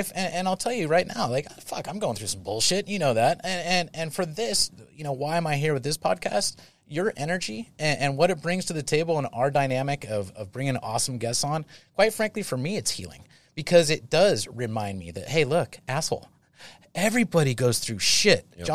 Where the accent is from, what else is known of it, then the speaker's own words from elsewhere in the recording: Saratoga, California, United States; But for me, I'm from Saratoga, and let's just be honest. Yeah. I was born with a silver spoon in my mouth to a certain extent.